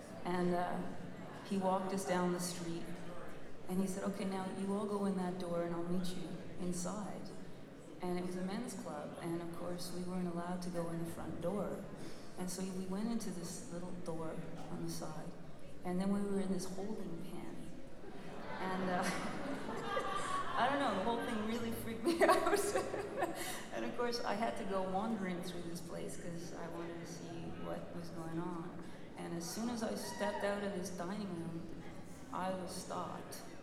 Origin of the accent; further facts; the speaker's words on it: Canada; I'm from Canada, so I don't quite understand.